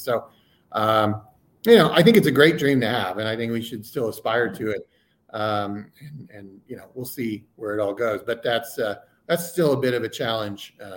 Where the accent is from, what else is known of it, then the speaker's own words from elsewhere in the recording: Oklahoma City, Oklahoma, United States; You know, I grew up in Oklahoma City, and Oklahoma City in the mid-90s for a white kid from Putnam City North did not really expose you to much hip-hop